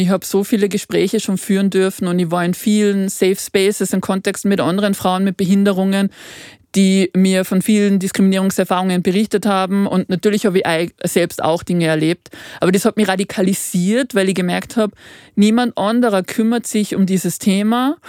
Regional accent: Mittersill, Salzburg, Austria; Ich bin geboren in Mittersil in Salzburg und ich bin aufgewachsen auf einem Bergbauernhof.

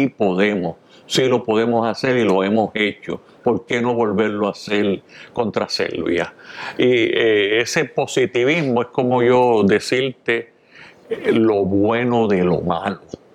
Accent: Puerto Rico; tan celoso que somos los puertorriqueños con su primer deporte

